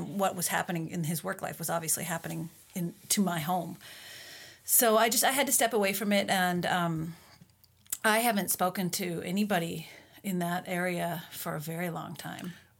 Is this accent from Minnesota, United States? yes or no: yes; Minnesota, United States; also born or lived in Utah, United States / Colorado, United States; I was born in Utah. I'm from the States, and I was born in Utah and then moved when I was one to Minnesota. And so I basically, my entire life, I was raised in Minnesota. And then after college, I moved to Colorado